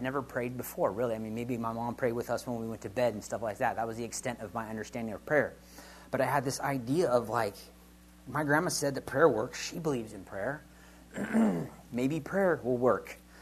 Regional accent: California, United States; also born or lived in Colorado; So I was born in Colorado, I guess I should say. My mom brought us out to California when I was like, 6 months or a year old, something like that.

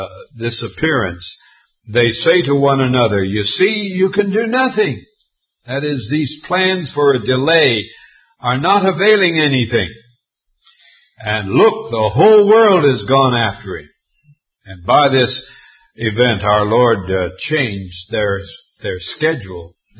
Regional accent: Montana, United States; Growing up in Montana, I used to ride horses that had never been ridden before.

